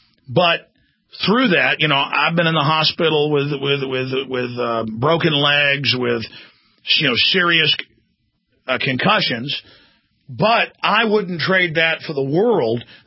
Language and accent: English; Dallas, Texas, United States; I grew up in Dallas, Texas, where people beat the daylights out of each other on a daily basis.